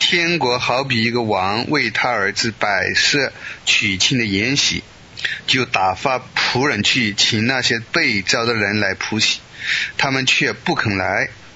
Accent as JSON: {"language": "Chinese", "region": "Zhejiang", "country": "China", "accent": "Zhejiang", "said": "我已经宣布过多次了，我是浙江人，浙江普通话就大家包含包含吧。"}